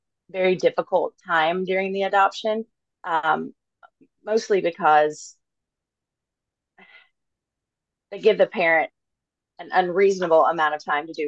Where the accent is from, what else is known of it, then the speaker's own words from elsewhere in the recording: Dexter, Missouri, United States; I am originally from Dexter, Missouri. It's the southeast corner of Missouri